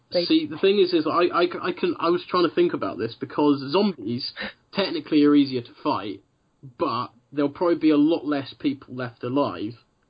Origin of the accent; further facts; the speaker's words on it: United Kingdom; Because we're British, aren't we?